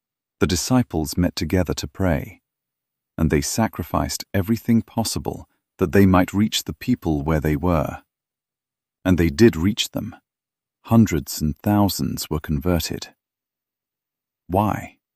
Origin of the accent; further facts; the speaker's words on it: Gorham, Maine, United States; born there; I lived there. I was born in Gorham, and in Portland